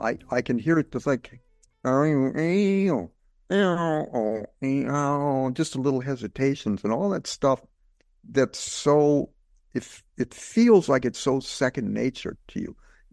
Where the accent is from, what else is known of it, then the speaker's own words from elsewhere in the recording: St. Louis, Missouri, United States; my early experience was with blues player because I grew up in St. Louis